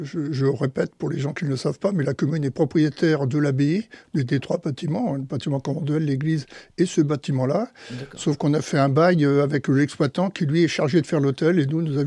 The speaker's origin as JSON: {"language": "French", "town": "Poitiers", "region": "Nouvelle-Aquitaine", "country": "France", "lives_now": "Saint-Savin, France", "said": "Même si j'étais de Poitiers, hein, j'ai fait toute ma carrière très longue sur Poitiers"}